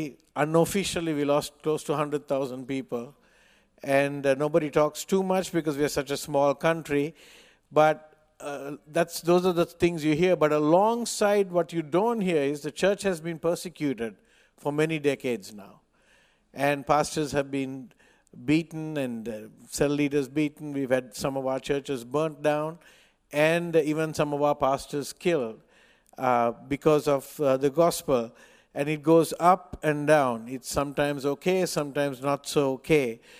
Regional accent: Colombo, Western Province, Sri Lanka; I come from Colombo, Sri Lanka.

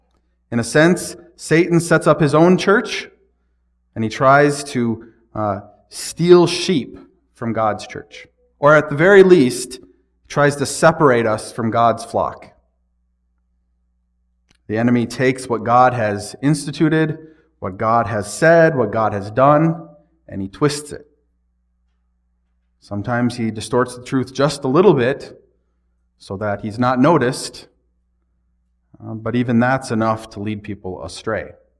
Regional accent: Illinois, United States; Bo and I have in common, we're both from Illinois.

